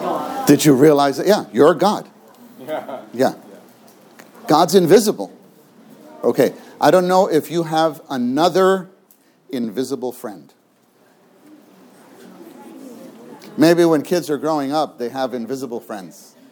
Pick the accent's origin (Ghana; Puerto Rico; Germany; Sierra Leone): Puerto Rico; Ponce; Yeah, I'm not from Umacao. My family's from Ponce. You ever hear of Ponce?